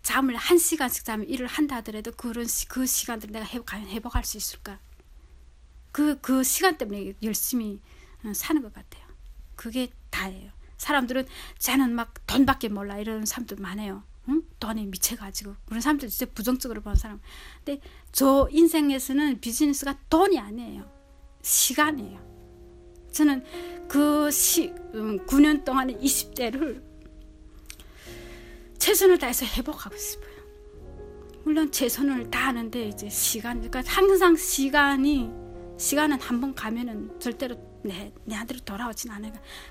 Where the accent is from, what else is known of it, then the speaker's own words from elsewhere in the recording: North Korea; moved away; also born or lived in United States / South Korea; 북한 사람 누구나 그런 건 있을 거예요. 미국이 내가 오래 살았다고 한국이 오래 살았다고 내 고향은 아니잖아요. 제2의 고향은 될 수 있지만 내 고향은 아니죠.